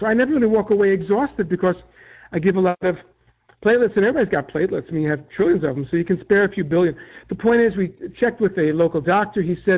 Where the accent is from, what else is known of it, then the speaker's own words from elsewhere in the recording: New York City, New York, United States; Now, when I'm from New York City, so when we talk about the tri-state, it's New York, New Jersey, and Connecticut. Out here in the Midwest, it's Indiana, Ohio, and Kentucky, a little bit different.